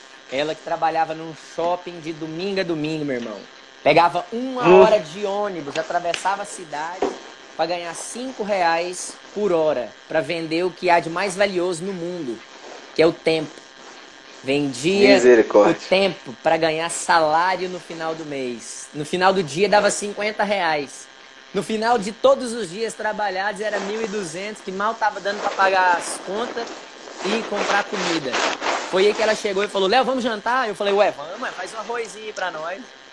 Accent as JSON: {"language": "Portuguese", "town": "Caldas Novas", "region": "Goiás", "country": "Brazil", "tie": "born or raised there", "lives_now": "Goiânia, Brazil", "said": "eu tenho 27 anos de idade, eu sou natural da cidade de Caldas Novas, mas eu moro na capital de Goiás, em Goiânia, há 8 anos"}